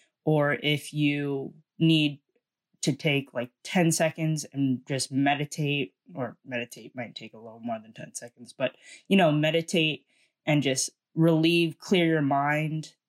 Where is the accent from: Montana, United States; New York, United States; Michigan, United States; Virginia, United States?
Virginia, United States; and I'm from Virginia.